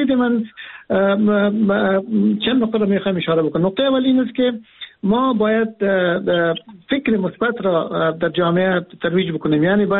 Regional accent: Afghanistan; ما افغان هستیم، ما فرزندان افغانستان هستیم و ما در جغرافیای کشور به نام افغانستان زندگی میکنیم

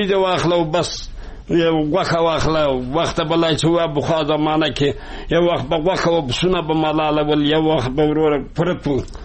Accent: Kabul, Afghanistan; زه وو زه د کابل دی ولایت

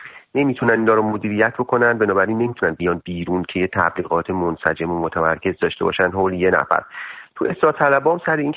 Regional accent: Iran; now in Turkey; وقتی که از ایران یعنی در واقع اومدم بیرون،

